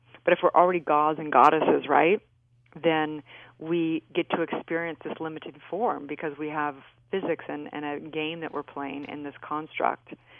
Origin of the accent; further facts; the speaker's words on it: California, United States; because I had heard, you know, growing up in California, it was kind of like a bad word.